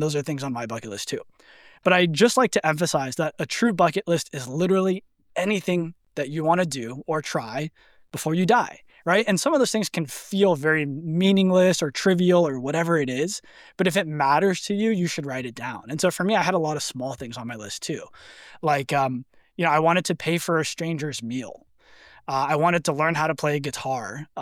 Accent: California, United States; I grew up in the Bay Area, but I went to college in San Diego.

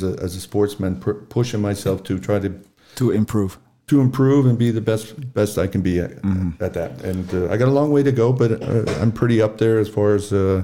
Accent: Seattle, Washington, United States; You know, I grew up in the Seattle area, so we had nothing but water and we had mountains.

